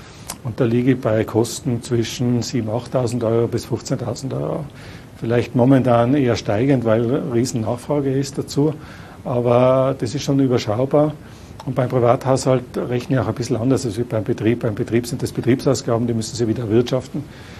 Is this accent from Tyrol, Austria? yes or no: yes; Tyrol, Austria; Und da muss man als Tiroler einfach auch so ehrlich sein